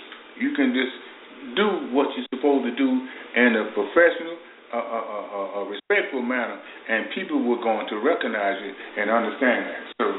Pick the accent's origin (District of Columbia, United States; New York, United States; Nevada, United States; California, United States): District of Columbia, United States; Washington; We're from Washington, D.C.